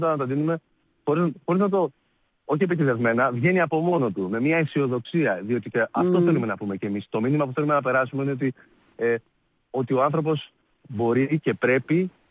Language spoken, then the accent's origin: Greek; Aliveri, Central Greece, Greece; Στο Αλιβέρι.